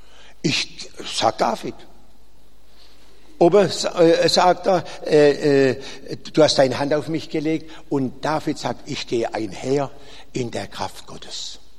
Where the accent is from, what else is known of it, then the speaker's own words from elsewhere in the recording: Baden-Württemberg, Germany; accent: Baden dialect; Entschuldigung, ich spreche badisch.